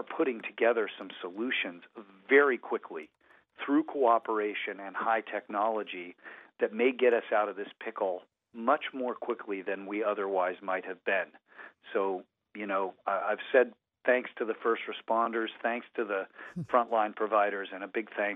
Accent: Colorado, United States; So I grew up in Colorado, and I had a friend named Jason

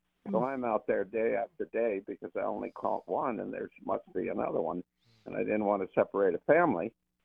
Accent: Connecticut, United States; now in South Wellfleet, United States; Connecticut, and there I had a garden and just in a lot, in Norwalk.

